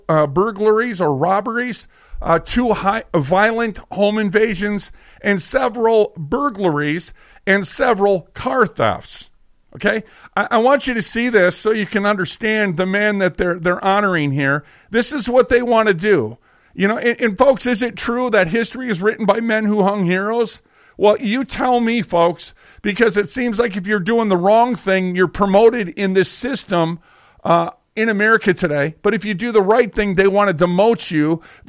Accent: Minneapolis, Minnesota, United States; I was raised up in North Minneapolis a good portion of my life.

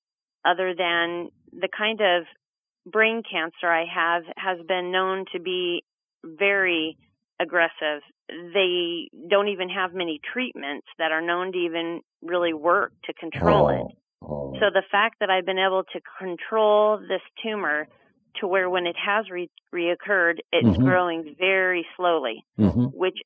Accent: California, United States; So I grew up in California on the ranch, exposed to so many pesticides, herbicides, so many chemicals

